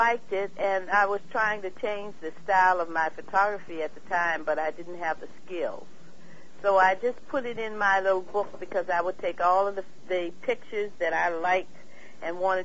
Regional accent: Virginia, United States; now in Massachusetts, United States

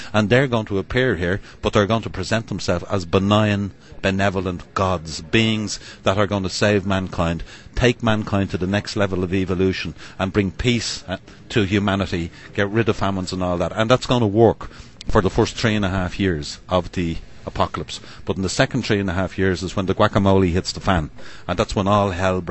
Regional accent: Ireland; I'm Irish. I like me few pints of Guinness and me little drop of Irish whiskey.

